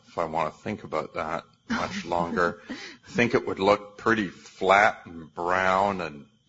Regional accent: Canada; I'm Canadian.

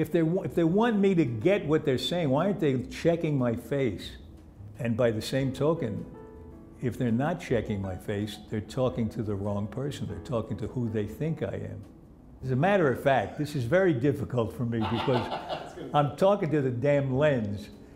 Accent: New York, United States; born there; I was born in New York.

